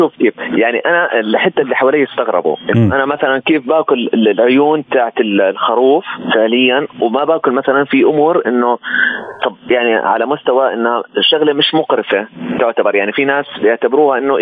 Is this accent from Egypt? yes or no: no; Jordan; يعني أنت عارف كيف عندنا في الأردن